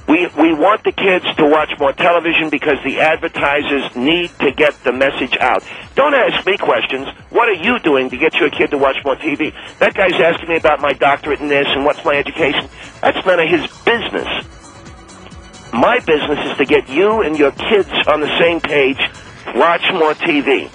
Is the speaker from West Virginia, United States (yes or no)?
no; Indiana, United States; I gave you my credentials. I'm a doctor, and I'm from Indiana.